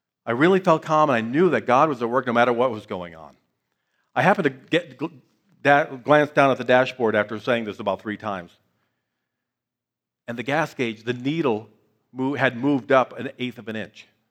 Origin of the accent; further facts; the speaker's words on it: New York, United States; I'm from New York. What are you telling me?